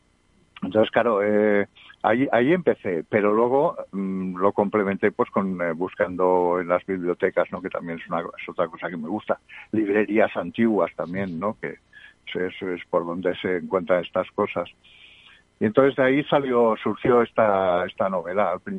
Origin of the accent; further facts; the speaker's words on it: Catalonia, Spain; era, por ejemplo, Cataluña, ¿no? Que es mi tierra, ¿no?